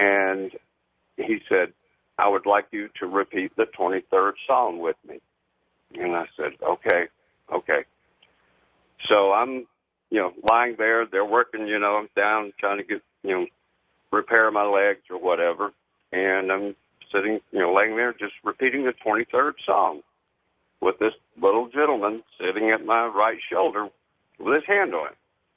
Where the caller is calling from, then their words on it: Atlanta, Georgia, United States; I'm calling from Atlanta.